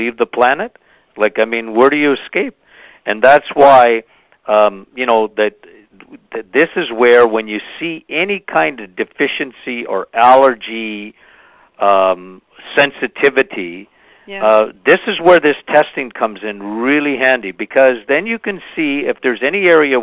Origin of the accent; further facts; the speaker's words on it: Timmins, Ontario, Canada; My hometown is … hometown.